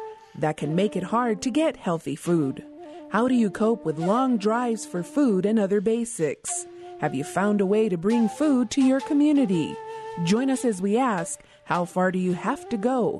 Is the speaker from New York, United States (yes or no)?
no; Isleta Pueblo, New Mexico, United States; from Isleta Pueblo.